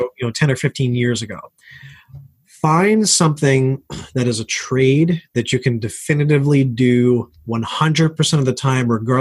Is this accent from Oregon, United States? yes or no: no; New York, United States; So originally I'm from New York.